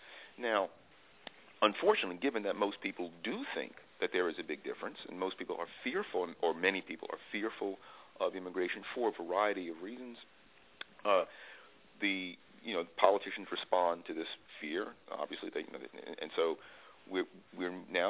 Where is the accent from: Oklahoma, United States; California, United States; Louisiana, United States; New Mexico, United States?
Louisiana, United States; moved away as an adult; now in Virginia, United States; I was born and raised in Louisiana. Now I live in Virginia, where I've lived for most of my adult life. I'm an immigrant from Louisiana to Virginia.